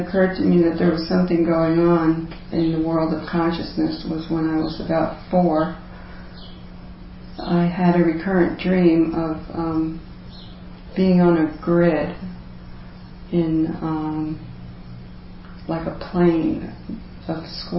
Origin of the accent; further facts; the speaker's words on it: New York, United States; born there; So I was born in New York, and under strange circumstances